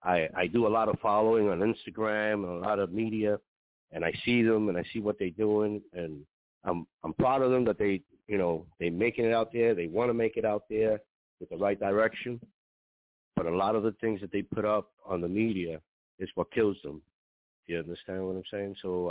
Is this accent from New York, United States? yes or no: yes; Bronx, New York, United States; I'm not a stationary person. I'm originally from the Bronx.